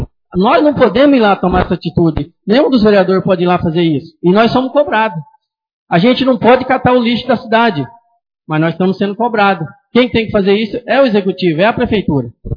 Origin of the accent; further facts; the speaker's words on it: Fátima do Sul, Mato Grosso do Sul, Brazil; desde a cidade de Fátima do Sul, da onde eu nasci e me criei, sempre fui envolvido na política.